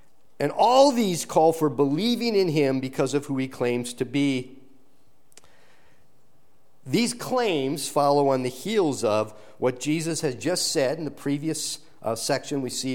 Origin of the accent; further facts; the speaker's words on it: Minnesota, United States; If I say I'm from Minnesota, people make assumptions about me, and sometimes they may be accurate assumptions.